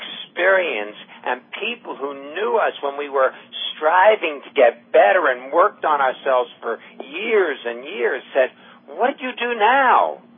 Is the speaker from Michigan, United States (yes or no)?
no; Far Rockaway, New York, United States; born there; look, I was born in Far Rockaway, New York, you know, the son of a middle class family, you know, nothing special here